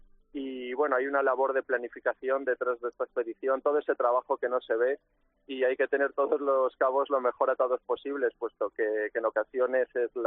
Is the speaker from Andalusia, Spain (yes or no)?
yes; Málaga, Andalusia, Spain; now in Madrid, Spain; Soy malagueño, sí